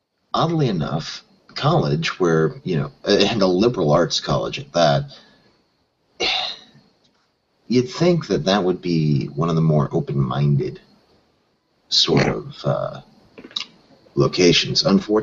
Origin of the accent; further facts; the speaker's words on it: Ohio, United States; also born or lived in Chicago; while I was born in Chicago, my folks divorced when I was very young, and I lived with my mother and just around the area of where her family was centered. And the town in which I was raised for the latter half of my childhood, if you can call it that, was a very small town in southern Ohio.